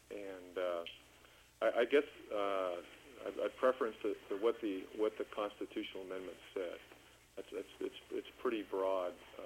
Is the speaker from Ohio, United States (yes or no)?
no; Fairbanks, Alaska, United States; As you can see from my resume, I'll keep this brief. Lifelong Alaskan, born and raised in Fairbanks. I presently live in Anchorage